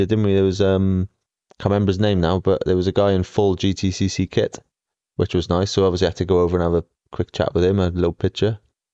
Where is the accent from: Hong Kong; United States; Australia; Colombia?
Australia; accent: Aussie; they loved the pod, loved my Aussie accent as well.